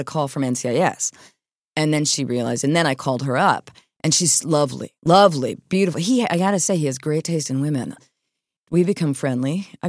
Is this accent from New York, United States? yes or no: yes; New York, United States; I came back to New York because this is my people. This is where this is my New York. I'm a New Yorker. I get New York.